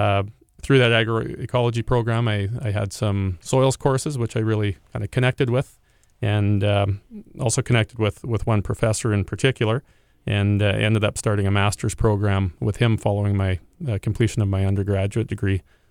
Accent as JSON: {"language": "English", "town": "Winnipeg", "region": "Manitoba", "country": "Canada", "tie": "born or raised there", "said": "I grew up in Winnipeg, but always had roots in rural Manitoba and agriculture."}